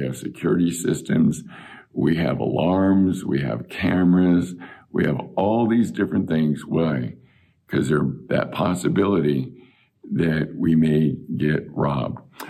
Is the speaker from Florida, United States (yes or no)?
no; Chula Vista, California, United States; I remember growing up in Chula Vista where we never even locked our doors.